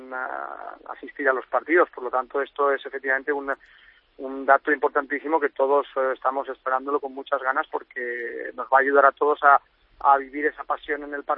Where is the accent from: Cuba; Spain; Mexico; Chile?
Spain; now in Egypt; para nosotros, que somos españoles y que vivimos en Egipto